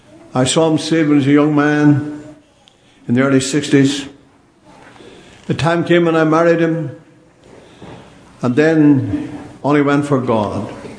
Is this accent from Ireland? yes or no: yes; Ireland; Now, don't smile, and don't think because I'm an Irishman I've got mixed up.